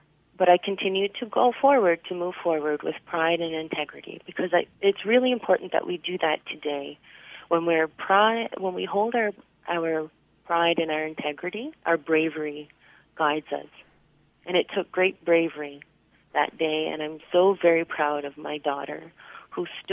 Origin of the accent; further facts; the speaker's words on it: Prince Edward Island, Canada; I am from Abiquiu, Prince Edward Island.